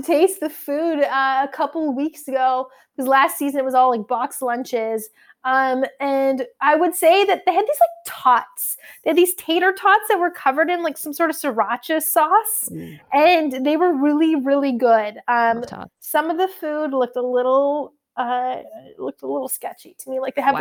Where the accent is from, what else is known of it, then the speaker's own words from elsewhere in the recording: Seattle, Washington, United States; Born and raised in Seattle.